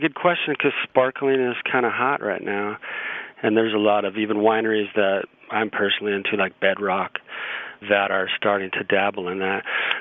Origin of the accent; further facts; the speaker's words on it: Monterey, California, United States; I grew up in Monterey, California, and everyone basically works in the hospitality industry